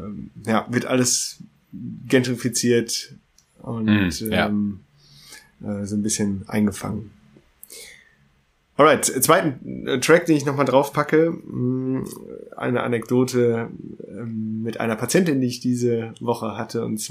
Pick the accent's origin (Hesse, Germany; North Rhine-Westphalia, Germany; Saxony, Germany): North Rhine-Westphalia, Germany; Münster; ich bin als Münsteraner fahrradaffin.